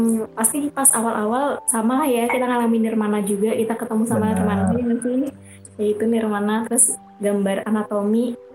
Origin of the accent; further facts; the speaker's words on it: Surakarta, Central Java, Indonesia; kan gue orang Solo ya, di Solo.